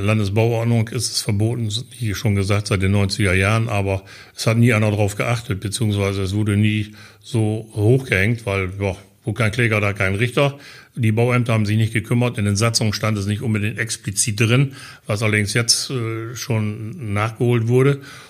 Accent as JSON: {"language": "German", "region": "Lower Saxony", "country": "Germany", "said": "Und ich komme ja nun halt aus dem Landkreis Vechta"}